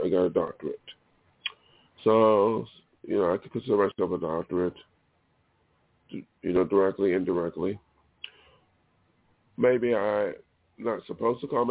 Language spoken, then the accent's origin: English; New York, United States; So I chose Hollywood, even though New York City is in my home state.